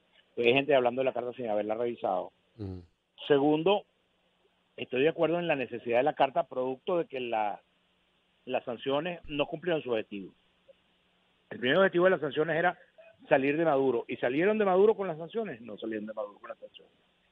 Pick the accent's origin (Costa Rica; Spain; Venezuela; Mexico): Venezuela; Caracas, Capital District; Por eso somos caraqueños en definitiva.